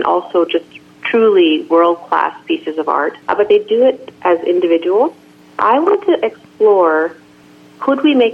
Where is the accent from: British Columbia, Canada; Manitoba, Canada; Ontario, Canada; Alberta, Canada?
British Columbia, Canada; Creston; When I was growing up here, I was born in Creston